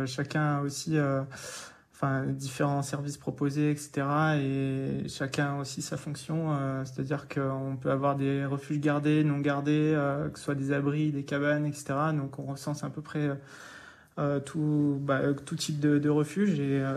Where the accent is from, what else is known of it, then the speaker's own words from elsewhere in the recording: Gap, Provence-Alpes-Côte d'Azur, France; De Gap, la région des Hautes-Alpes.